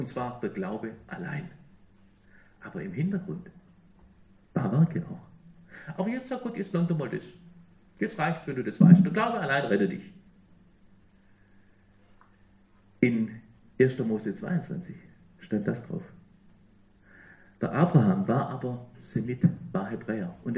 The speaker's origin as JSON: {"language": "German", "region": "Baden-Württemberg", "country": "Germany", "said": "Ich bin Schwabe gewesen."}